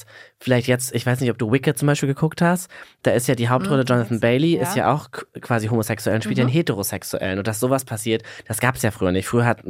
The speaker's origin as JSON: {"language": "German", "town": "Herne", "region": "North Rhine-Westphalia", "country": "Germany", "tie": "born or raised there", "said": "Also ich bin in Herne aufgewachsen"}